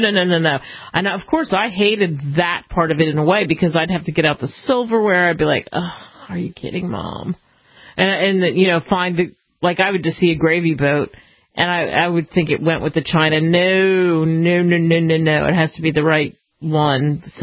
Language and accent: English; Philadelphia, Pennsylvania, United States; now in Texas, United States; when we got our house in Texas, I say this all the time, I'm from Philadelphia. But I've moved all over and lived in this great country all over the place.